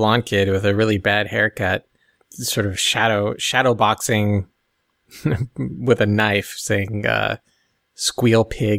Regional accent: Alaska, United States; I mean, it probably comes from growing up in Alaska

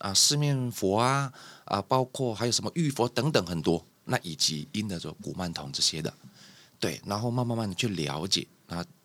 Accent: Hong Kong; born there; 那因为我本身小时候是在香港出生的，那我小的时候家里是供奉四面佛。

